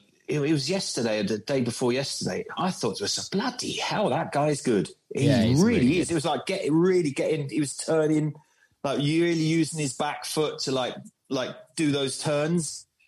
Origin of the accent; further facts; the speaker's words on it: Bournemouth, South West England, United Kingdom; accent: London and Bournemouth mix; also born or lived in Croydon; Our family was always back and forth between Croydon and Bournemouth. My accent is actually a mixture between London and Bournemouth.